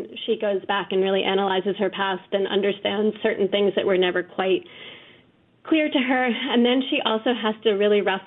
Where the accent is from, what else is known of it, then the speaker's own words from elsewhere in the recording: New York City, New York, United States; I also was a child growing up in New York City.